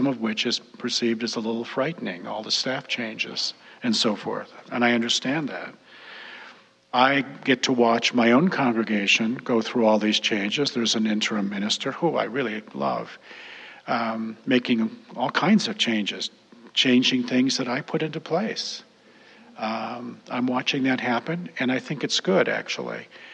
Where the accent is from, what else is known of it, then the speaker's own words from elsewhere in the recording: Detroit, Michigan, United States; I was raised in Detroit in an Italian-American family. I was raised in the white world, and I was raised with the concept of racialization.